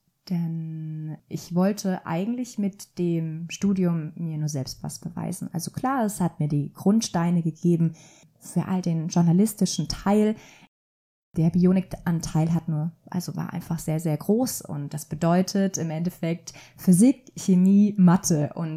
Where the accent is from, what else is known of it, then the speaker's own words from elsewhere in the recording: Radolfzell, Baden-Württemberg, Germany; Ich bin in Radolfzell aufgewachsen und bin dort zur Schule gegangen